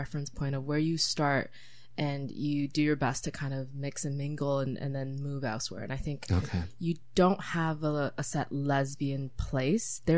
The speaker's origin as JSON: {"language": "English", "town": "Toronto", "region": "Ontario", "country": "Canada", "said": "because I'm from Toronto, I remember being like 16"}